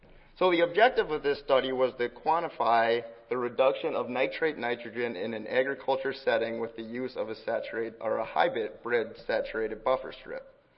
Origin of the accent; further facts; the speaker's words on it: Minnesota, United States; So more specifically, looking at my home state of Minnesota